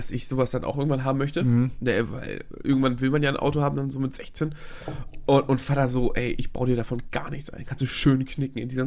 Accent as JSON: {"language": "German", "region": "Hamburg", "country": "Germany", "said": "ich komme eher aus Hamburg."}